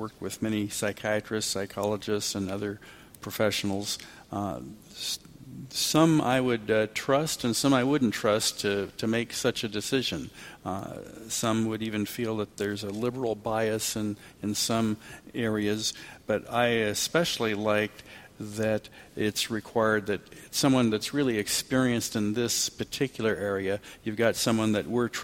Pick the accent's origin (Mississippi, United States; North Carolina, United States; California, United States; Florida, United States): California, United States; Atascadero; growing up in Atascadero, a bunch of us kids, really high school, would grab our 22s.